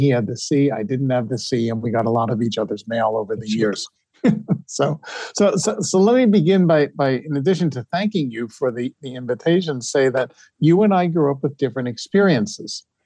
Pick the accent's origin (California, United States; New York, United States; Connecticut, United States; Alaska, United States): New York, United States; I was born in 1953. Growing up on Long Island, there were lots and lots of Jewish families that celebrated Christmas.